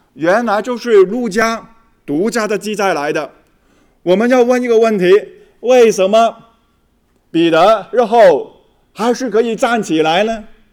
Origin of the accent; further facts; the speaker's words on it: China; 好像我们中国人所说的子承父业